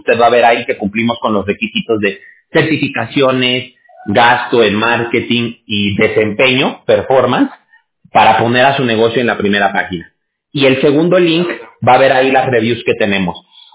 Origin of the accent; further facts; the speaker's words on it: Mexico; y como decimos allá en México, de donde yo soy